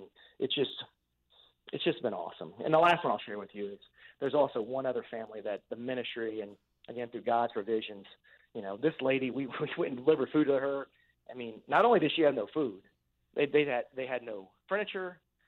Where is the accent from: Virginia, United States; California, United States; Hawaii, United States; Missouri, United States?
Virginia, United States; Virginia Beach; born and raised in Virginia Beach, I have six brothers and sisters, and we've been very blessed.